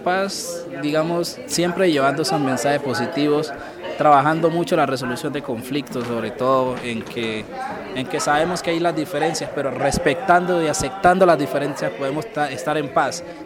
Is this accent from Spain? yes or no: no; Colombia; esta música que nos identifica a todos los colombianos, especialmente pues que viene desde el Cauca.